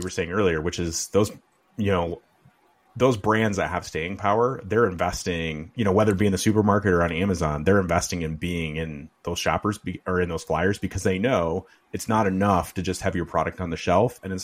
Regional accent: Midwest, United States; accent: Midwestern; I wonder, it's probably my Midwestern accent that makes it want to be a hard

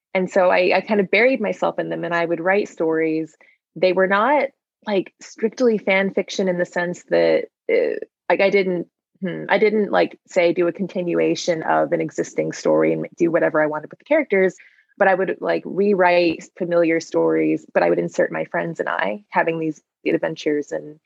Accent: Atlanta, Georgia, United States; now in Little Rock, United States; I'm born and raised in Atlanta, Georgia, even though I now live in Little Rock, Arkansas, and really have spent about half my life in Little Rock, Arkansas, but born and raised in Atlanta, that's where I grew up.

